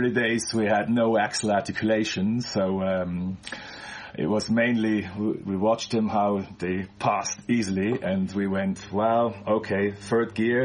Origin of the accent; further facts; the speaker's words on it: Switzerland; because that's where I grew up in Switzerland.